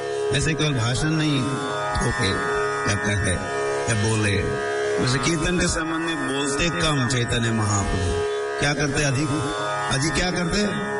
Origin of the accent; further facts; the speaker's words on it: Maharashtra, India; born there; हमारे गांव आ गए, जिस गांव में मेरा जन्म हुआ महाराष्ट्र में